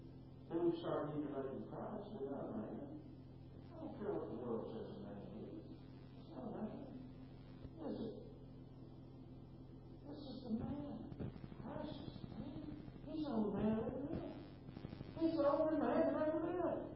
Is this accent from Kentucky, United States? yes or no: yes; Kentucky, United States; I grew up in Fort County, Kentucky, and they knew the business from that in Franklin County.